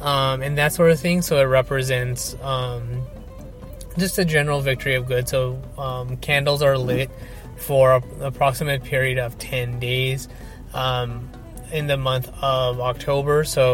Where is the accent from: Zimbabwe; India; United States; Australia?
India; So being an Indian, it is of importance to me.